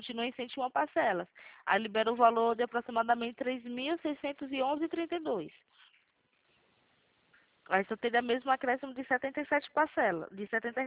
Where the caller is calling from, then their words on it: São Roque, São Paulo, Brazil; Isso, eu falo aqui de São Roque, São Paulo.